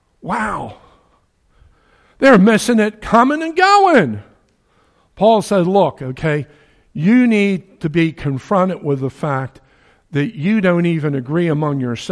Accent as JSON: {"language": "English", "region": "New Jersey", "country": "United States", "said": "You know, I'm from New Jersey when I say you guys, right? It's yous guys over there."}